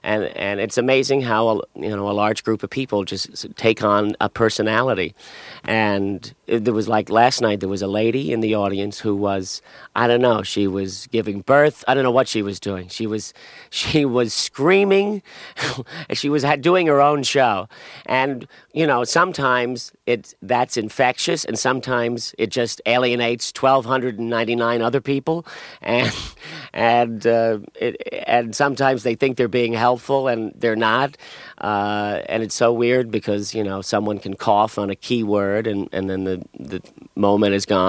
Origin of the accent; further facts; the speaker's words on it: Jersey City, New Jersey, United States; I was born and raised in Jersey City.